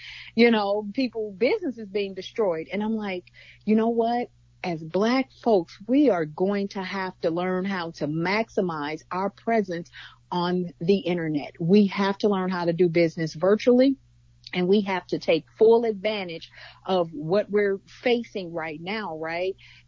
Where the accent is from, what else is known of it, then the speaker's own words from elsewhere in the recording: Jennings, Missouri, United States; now in Ferguson, United States; So I've been here since 1998, but I'm originally from Jennings. So this was all just a familiar space for me.